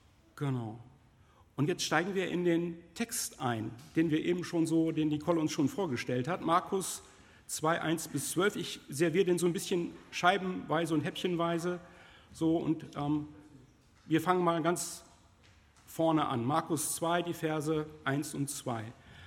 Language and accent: German; North Rhine-Westphalia, Germany; Also ich bin Ostwestfale, ne? Also verrückt sein ist nicht so unser Ding eigentlich, ne? So, wir sind da eher so bodenständig.